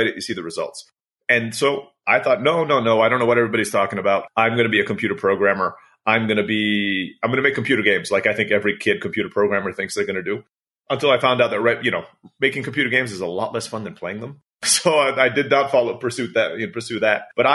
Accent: Turkey; I'll date myself a little bit. You know, I'm 40 years old. So this was like, you know, pre-internet days that I was living in Turkey and all the rest of it.

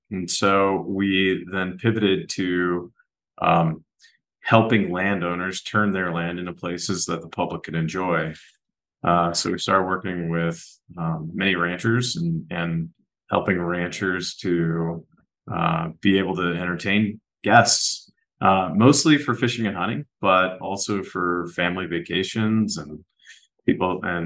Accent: Ohio, United States; So I grew up in Ohio, and I grew up playing ball sports

